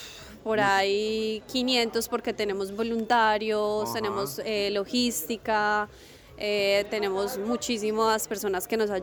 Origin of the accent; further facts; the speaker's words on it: Medellín, Antioquia, Colombia; Sí, yo soy de Medellín.